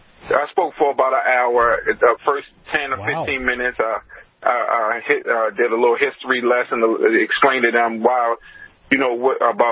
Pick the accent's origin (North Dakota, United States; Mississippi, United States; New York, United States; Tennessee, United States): New York, United States; Queens; also born or lived in Baltimore; that's because I grew up in Queens, and I said, grew up half here in Baltimore.